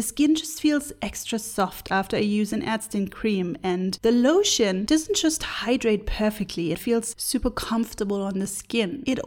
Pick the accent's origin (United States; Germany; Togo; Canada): Germany; Quite interesting, since I'm from Germany myself, and I like the idea of a marriage of German reliability and Korean innovation.